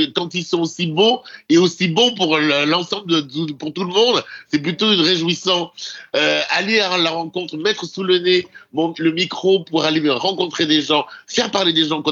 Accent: France; je suis togolais d'origine et dans le sud-ouest de la France, élevé dans la religion catholique

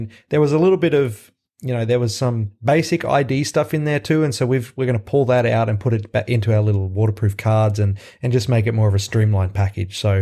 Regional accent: Australia; I'm from Australia. I did my undergraduate degree there in marine science, and I did my grad school over there too.

